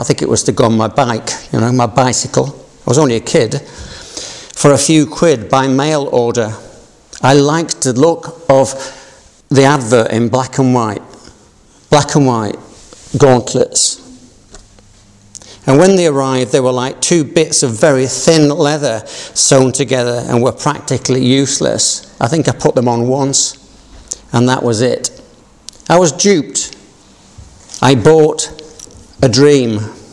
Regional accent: Yorkshire and the Humber, United Kingdom; because I'm a Yorkshireman

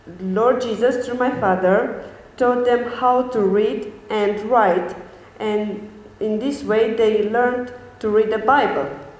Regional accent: Romania; I'm from Romania. I was born in a Christian family

